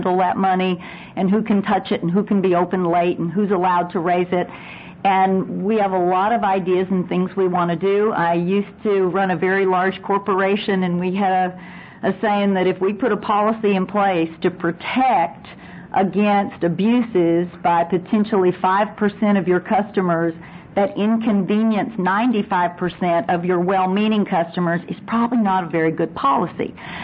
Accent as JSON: {"language": "English", "town": "Blanco", "region": "Texas", "country": "United States", "said": "I'm also from Blanco"}